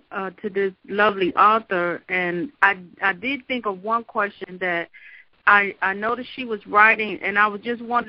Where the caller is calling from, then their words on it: Chicago, Illinois, United States; I'm calling from Chicago.